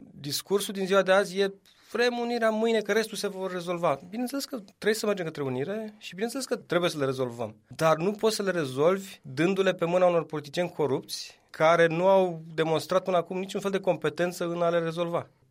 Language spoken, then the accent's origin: Romanian; France; now in Bucharest, Romania; Eu vin din Franța inițial. Da? Și când am ajuns din Franța la București, inițial nu eram în politică